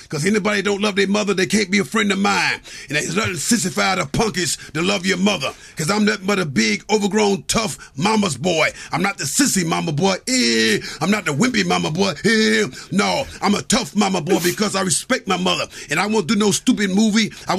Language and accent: English; Chicago, Illinois, United States; I come from Chicago.